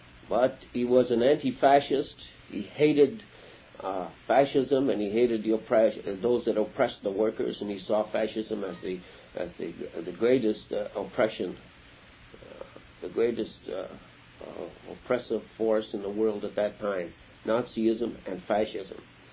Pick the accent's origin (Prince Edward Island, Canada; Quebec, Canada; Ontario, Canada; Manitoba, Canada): Manitoba, Canada; Winnipeg; born there; I'm a son of immigrant parents. I was born in Winnipeg in 1921.